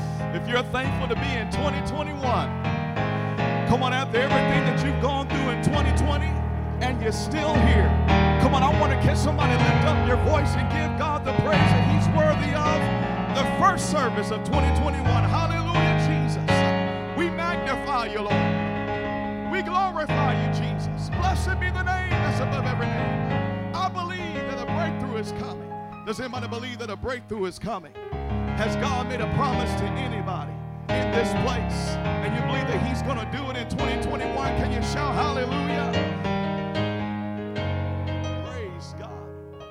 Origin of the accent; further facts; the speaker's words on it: Memphis, Tennessee, United States; now in Kansas City, United States; I know Pastor McCoy said I'm from Memphis originally, but I married a St. Louis girl, and she'll be with me tomorrow with her kids.